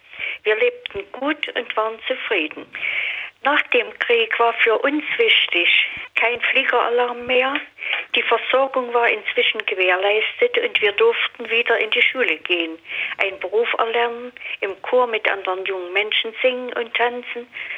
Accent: Thuringia, Germany; Meine Heimatstadt Zweifeld in Thüringen liegt nun einmal in Ostdeutschland.

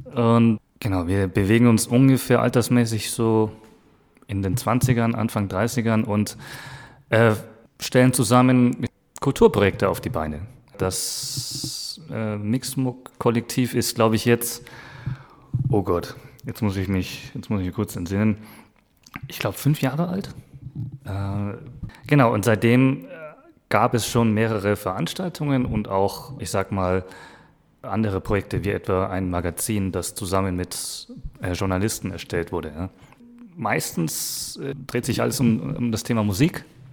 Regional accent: Würzburg, Bavaria, Germany; now in Munich, Germany; Und ich habe damals in Würzburg, in meiner alten Heimat Würzburg, habe ich mich auch schon eingebracht. Und vor 4 Jahren kam ich dann nach München

